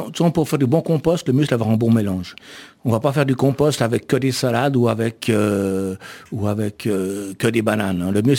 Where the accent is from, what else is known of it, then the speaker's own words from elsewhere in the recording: Geneva, Switzerland; born there; moved away as an adult; Oui, je suis né à Genève.